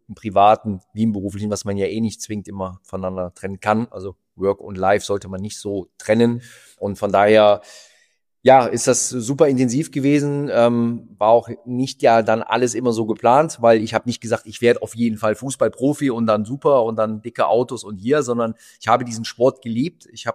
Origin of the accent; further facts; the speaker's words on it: Mönchengladbach, North Rhine-Westphalia, Germany; Borussia Mönchengladbach, bin dort geboren, gebürtiger Gladbacher